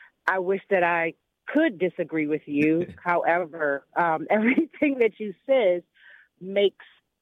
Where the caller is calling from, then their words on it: Washington, District of Columbia, United States; Hey, yes, this is … calling from D.C.